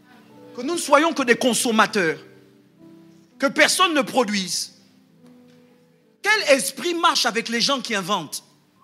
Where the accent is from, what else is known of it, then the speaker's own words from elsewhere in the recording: Port-Gentil, Ogooué-Maritime, Gabon; J'ai grandi à Port-Gentil